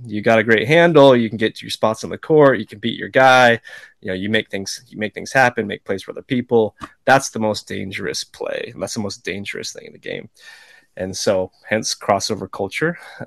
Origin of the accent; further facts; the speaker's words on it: Portland, Oregon, United States; So I grew up in Portland, which is Nike's headquarters, Adidas USA, and one had an office there, Under Armour, all kinds of footwear companies.